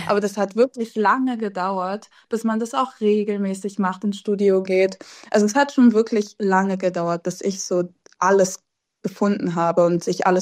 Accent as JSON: {"language": "German", "region": "Berlin", "country": "Germany", "tie": "born or raised there", "said": "Also, ich bin aufgewachsen in Kreuzberg, deswegen ja. Das ist so der Hotspot von Berlin, glaube ich. Ich habe da so 15 Jahre lang gewohnt, würde ich sagen. Jetzt wohne ich in Wilmersdorf-Charlottenburg."}